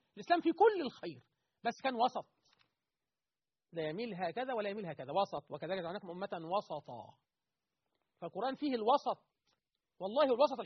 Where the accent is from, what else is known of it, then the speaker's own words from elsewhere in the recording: Egypt; بلدنا مصر